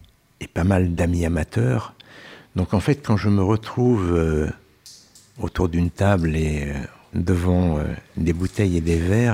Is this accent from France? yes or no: yes; Pays de la Loire, France; born there; Ah, je suis né en Vendée.